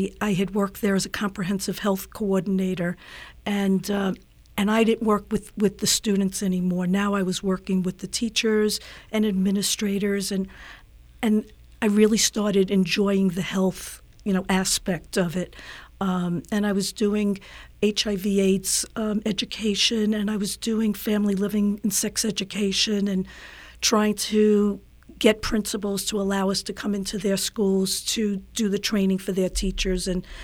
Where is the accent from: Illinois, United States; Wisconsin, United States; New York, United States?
New York, United States; now in Tucson, United States; I am from New York, and that's where I was working before I moved to Tucson.